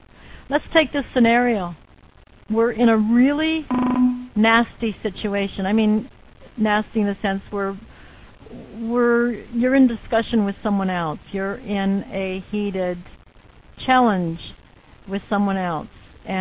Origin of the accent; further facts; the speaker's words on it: New Zealand; but I'm a Kiwi.